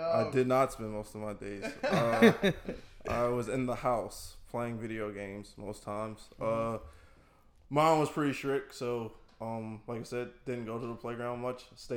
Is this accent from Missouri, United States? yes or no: no; Philadelphia, Pennsylvania, United States; I'm from West Philly.